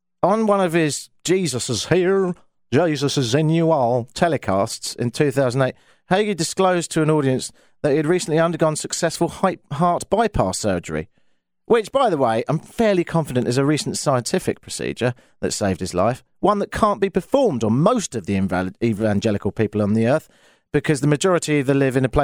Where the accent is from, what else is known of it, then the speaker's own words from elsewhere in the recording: Brighton, South East England, United Kingdom; I'm from Brighton in the south of England, which has a higher gay population than any other town per capita in the whole of Europe.